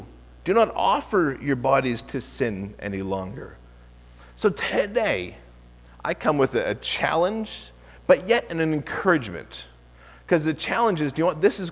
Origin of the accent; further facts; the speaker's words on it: Nova Scotia, Canada; went back to Nova Scotia, my hometown where I grew up in Lance